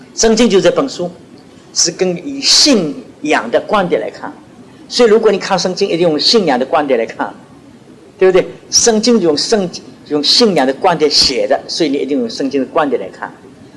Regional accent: China; 但是我衣服脱掉了，我还是一个中国人

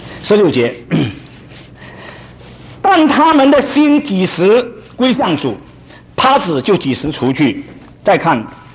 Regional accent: Xiamen, Fujian, China; 好像说我是厦门人，我叫我父亲我叫阿爸啊

